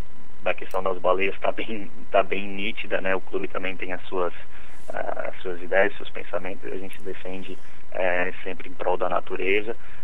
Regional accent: Florianópolis, Santa Catarina, Brazil; Bom, eu sou natural de Florianópolis, sim.

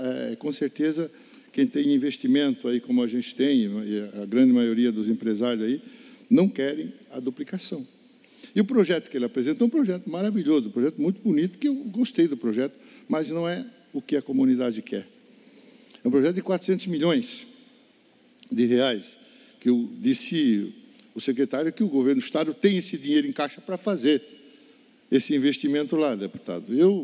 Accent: Gaspar, Santa Catarina, Brazil; uma audiência pública que aconteceu em Gaspar, lá na minha terra

